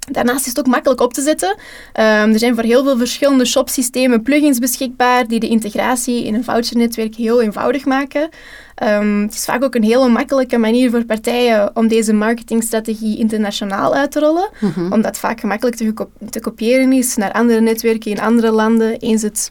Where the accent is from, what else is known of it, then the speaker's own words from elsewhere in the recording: Belgium; omdat we als Belgen steeds veel eisender worden